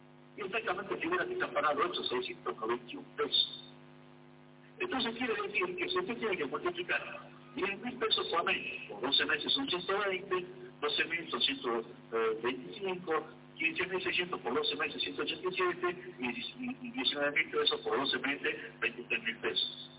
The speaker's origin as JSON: {"language": "Spanish", "country": "Argentina", "said": "Yo soy argentino, granense"}